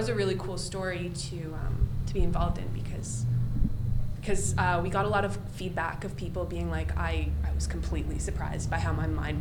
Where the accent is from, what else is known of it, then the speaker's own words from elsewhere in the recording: Montreal, Quebec, Canada; I'm from Montreal